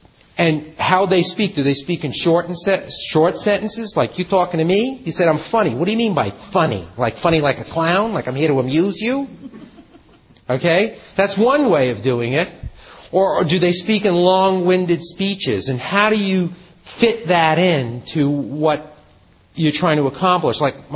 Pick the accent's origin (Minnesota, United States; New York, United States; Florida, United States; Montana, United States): New York, United States; New York City; now in Los Angeles, United States; I'm from New York. I'm from L.A. now, but I'm from New York.